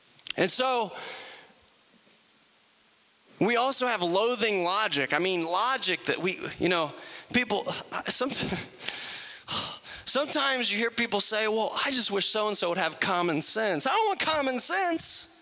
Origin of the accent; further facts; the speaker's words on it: Ohio, United States; I'm from Southern Ohio. We say things like stinking thinking with apostrophes, you know?